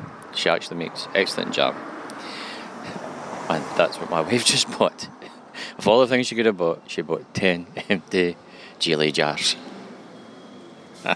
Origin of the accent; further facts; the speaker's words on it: Scotland, United Kingdom; being a Scot and being negligent in my attention to that makes me feel very guilty.